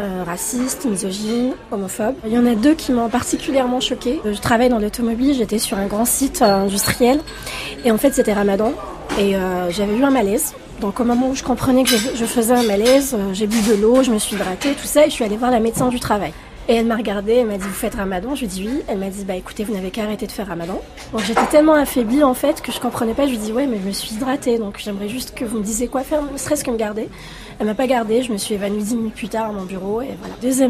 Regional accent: Algeria; moved away as an adult; now in France; Je suis migrante, enfin, maintenant je suis française, je suis algérienne, je suis arrivée à 24 ans en France. Je suis musulmane et je suis bisexuelle.

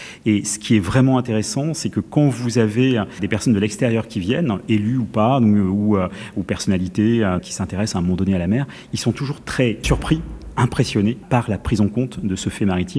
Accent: South-West France, France; Je suis originaire du Sud-Ouest, donc je connaissais la mer

